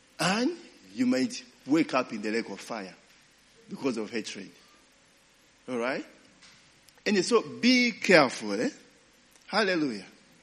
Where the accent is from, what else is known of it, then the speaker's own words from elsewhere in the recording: Uganda; I come from Uganda. All right? I'm patriotic.